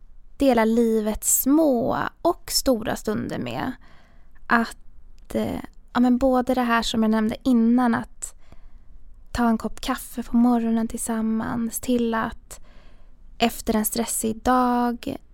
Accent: Stockholm, Stockholm County, Sweden; jag är uppväxt i Stockholm, ganska centralt. har växt upp i hela den här storstadspulsen.

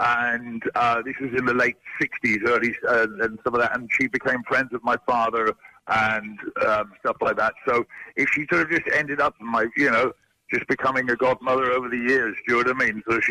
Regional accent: Cork, Munster, Ireland; also born or lived in London; I was born and bred in Cork, in Catalines.

